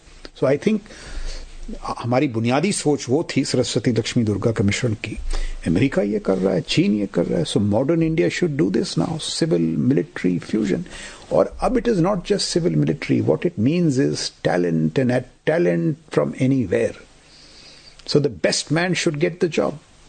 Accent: Bhadravas, Uttar Pradesh, India; मैं एक जिस गांव से हूँ भद्रवास कानपुर जिले में, वहाँ पे जब मैं आई वॉज यंग

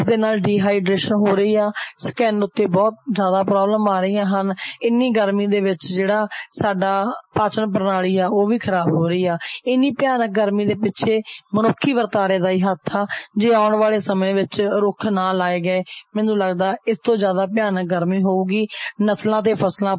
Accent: Moga, Punjab, India; ਮੈਂ ਮੋਗੇ ਤੋਂ ਰਹਿਣ ਵਾਲੀ ਆ।

